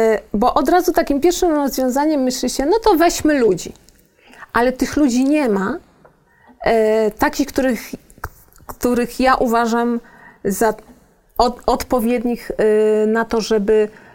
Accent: Lower Silesian Voivodeship, Poland; Ja jestem z okolic Wrocławia.

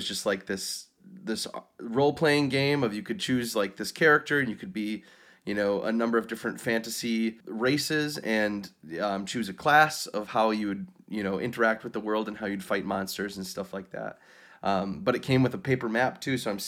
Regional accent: Wisconsin, United States; I grew up in Wisconsin. I'm from like northern Wisconsin, very rural. A town of about 1,000 to 2,000 people

